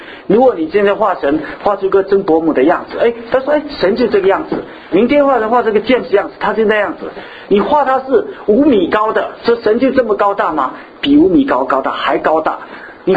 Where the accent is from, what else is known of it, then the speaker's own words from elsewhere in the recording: China; 在我们中国人历史也很多神，对不对？